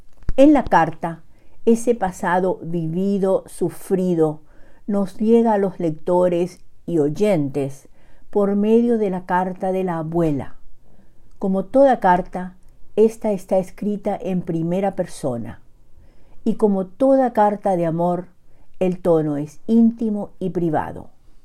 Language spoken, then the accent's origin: Spanish; Paraguay; now in Bedford, United States; llego hasta ustedes desde Bedford, Massachusetts, con un nuevo relato de la cosecha narrativa de mi país natal, Xeretamí, Paraguay.